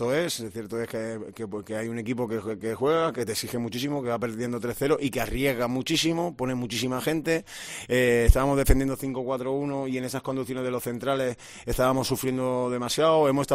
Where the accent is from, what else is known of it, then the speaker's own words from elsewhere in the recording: Catalonia, Spain; Yo soy catalán y soy más sufridor aún